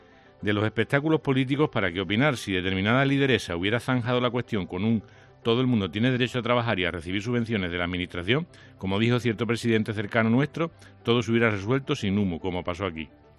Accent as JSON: {"language": "Spanish", "region": "Andalusia", "country": "Spain", "said": "ninguna historia tan antigua y variada como la andaluza, a poco que conozcamos nuestras raíces."}